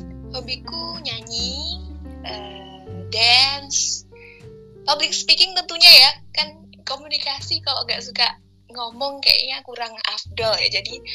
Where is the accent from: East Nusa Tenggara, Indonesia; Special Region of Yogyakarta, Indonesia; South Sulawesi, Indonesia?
Special Region of Yogyakarta, Indonesia; Yogyakarta; accent: medok; Asalku dari Yogyakarta, asli Jogja. Jadi maaf ya kalau agak medok-medok gimana gitu.